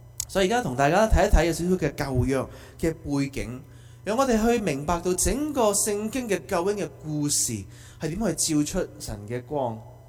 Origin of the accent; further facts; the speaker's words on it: China; 我们中国人都有的，是吧？